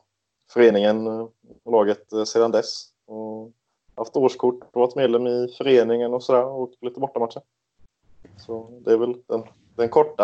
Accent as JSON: {"language": "Swedish", "town": "Karlskrona", "region": "Blekinge", "country": "Sweden", "tie": "born or raised there", "lives_now": "Falkenberg, Sweden", "said": "21-årig kille som bor i Falkenberg nu. Född och uppvuxen i Karlskrona."}